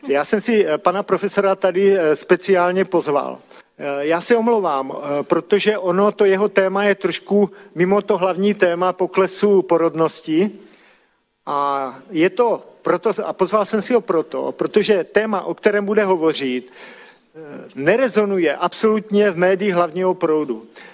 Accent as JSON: {"language": "Czech", "region": "Moravia", "country": "Czechia", "said": "takže tím chci říct, že jsem z Moravy"}